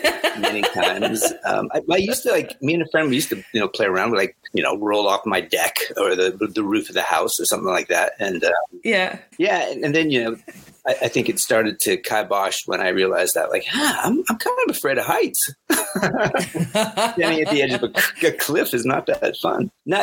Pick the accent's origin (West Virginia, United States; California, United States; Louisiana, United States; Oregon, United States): Oregon, United States; Hillsboro; I grew up in a little city outside of Portland called Hillsboro. Yeah, it's about maybe 20 minutes or 20 miles outside of Portland, kind of going towards the coast.